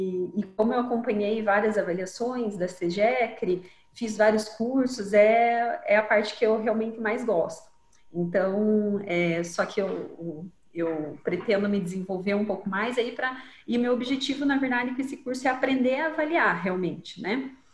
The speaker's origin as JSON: {"language": "Portuguese", "town": "Curitiba", "region": "Paraná", "country": "Brazil", "said": "Eu sou de Curitiba."}